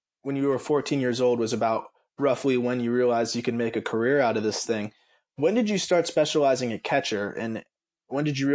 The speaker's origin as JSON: {"language": "English", "region": "Florida", "country": "United States", "tie": "born or raised there", "said": "Because I grew up in South Florida. Trust me, I know how brutal it can be, and I don't even have gear on."}